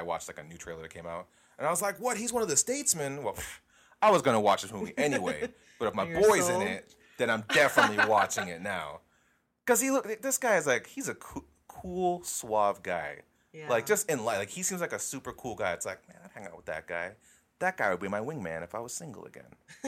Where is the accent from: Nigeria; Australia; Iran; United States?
Australia; And I'm from Australia.